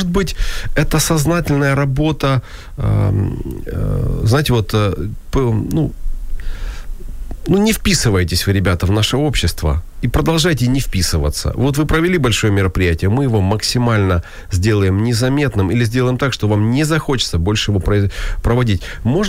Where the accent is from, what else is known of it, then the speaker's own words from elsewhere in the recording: Kyiv, Ukraine; Я как киевлянин знаю места.